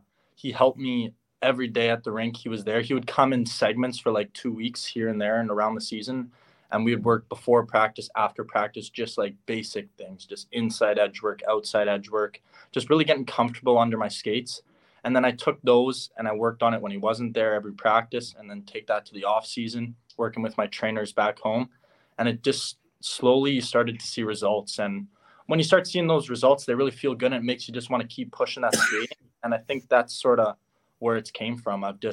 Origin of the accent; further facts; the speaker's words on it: Winnipeg, Manitoba, Canada; I'm originally from Winnipeg. My dad was born in Turkey, and he came over for university when he was in his early 20s.